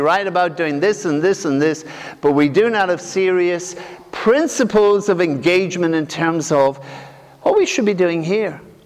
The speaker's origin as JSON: {"language": "English", "country": "Ireland", "tie": "born or raised there", "said": "when I was growing up in Ireland"}